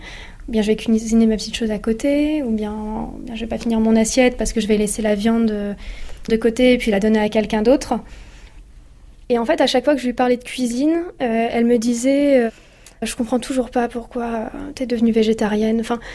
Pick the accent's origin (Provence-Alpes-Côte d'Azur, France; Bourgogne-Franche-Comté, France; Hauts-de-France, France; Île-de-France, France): Hauts-de-France, France; je viens du Nord, du Pas-de-Calais, et en fait, dans la famille, on a quand même une cuisine qui tourne énormément autour de la viande.